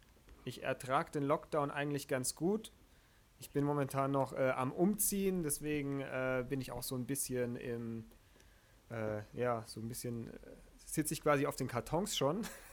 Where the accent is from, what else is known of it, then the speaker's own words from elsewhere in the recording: Barling, Bavaria, Germany; now in Munich, Germany; Kennengelernt haben wir uns eigentlich in Barling, in unserer Heimatstadt.